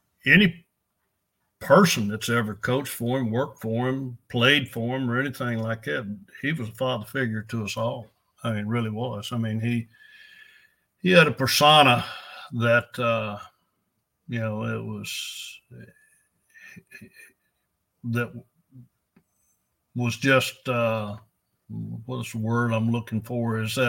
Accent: El Dorado, Arkansas, United States; he was raised in Fort Dyce. I was raised in El Dorado.

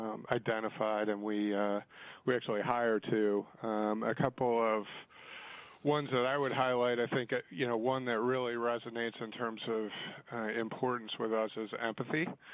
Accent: St. Charles, Illinois, United States; I grew up in outside of Chicago, actually, so western suburbs of Chicago. In a place called St. Charles, Illinois.

